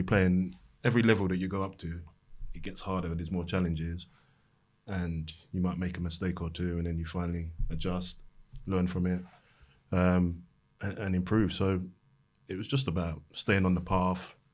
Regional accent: Bow, London, United Kingdom; I grew up in Bow in East London, and even at the time then when I was coming through

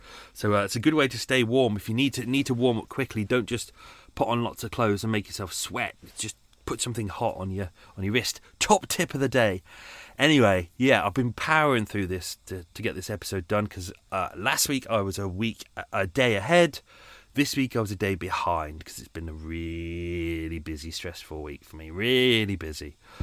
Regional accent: United Kingdom; Coffee, yes, because I'm British it'll be instant coffee.

